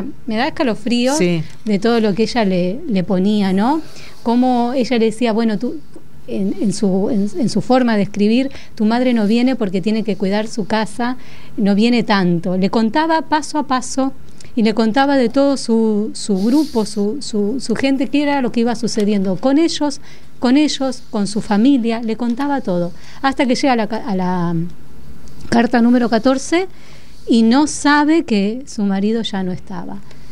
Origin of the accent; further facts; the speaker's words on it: Argentina; me parece que como argentinos, como sociedad, estamos pasando la mal.